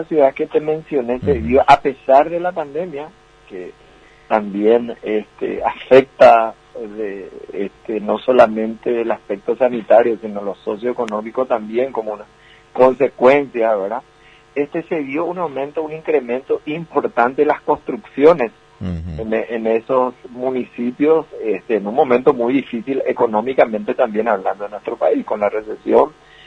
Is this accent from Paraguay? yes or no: yes; Paraguay; como los paraguayos nos caracterizamos por ser cariñosos